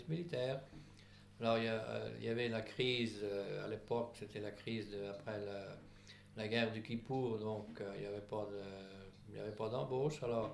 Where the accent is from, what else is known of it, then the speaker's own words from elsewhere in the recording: Quincy, Centre-Val de Loire, France; also born or lived in Gosaldo, Italy; Et je suis né à Gosaldo. Et à l'âge de moins de 2 ans, j'ai émigré en France, à Quincy, dans le Cher.